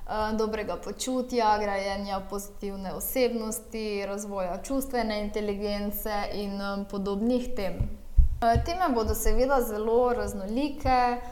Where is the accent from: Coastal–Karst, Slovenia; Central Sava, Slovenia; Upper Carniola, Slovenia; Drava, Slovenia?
Drava, Slovenia; Ptuj; Prihajam iz Ptuja, kjer imam tudi družinski wellness studio Aura.